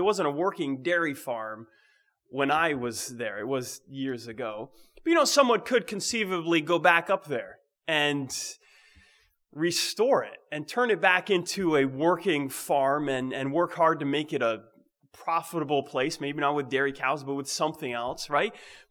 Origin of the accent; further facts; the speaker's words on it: New England, United States; Growing up in New England, you're like, that's just how the forests are.